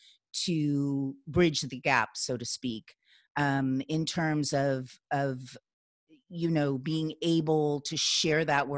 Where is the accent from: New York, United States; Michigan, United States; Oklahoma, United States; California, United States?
California, United States; Los Angeles; I'm from Los Angeles as you are.